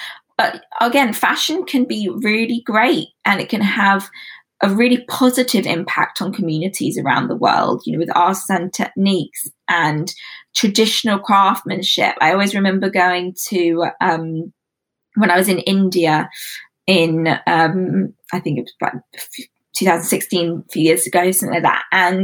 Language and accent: English; Lewisham, London, United Kingdom; I hosted and styled the Lewisham Council because I'm from Lewisham, born there.